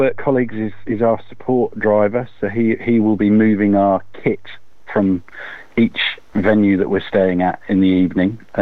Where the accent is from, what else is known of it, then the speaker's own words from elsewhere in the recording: Lee-on-the-Solent, South East England, United Kingdom; I walked from my hometown in Leon the Solent to London